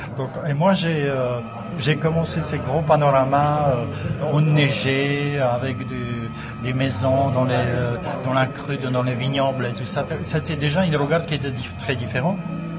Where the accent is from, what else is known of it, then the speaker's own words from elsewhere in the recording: Moravia, Czechia; now in France; pas tellement peut-être à Prague, mais chez nous en Moravie. Moi, je suis venu en Alsace en 85.